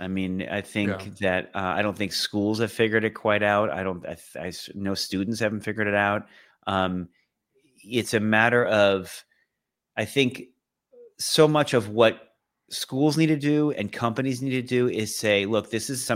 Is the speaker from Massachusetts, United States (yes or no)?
yes; Boston, Massachusetts, United States; you know, I'm from Boston and we say certain things